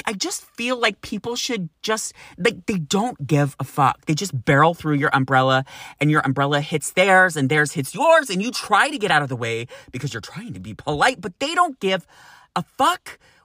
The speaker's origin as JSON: {"language": "English", "town": "Sacramento", "region": "California", "country": "United States", "tie": "born or raised there", "said": "I'm like, try growing up in Sacramento where you can get up to over 115 degrees."}